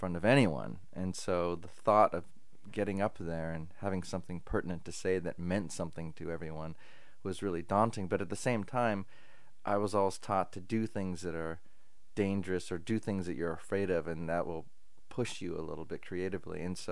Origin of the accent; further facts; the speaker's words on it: San Francisco, California, United States; I'm from San Francisco, and I create sound and musical textures for film and commercials.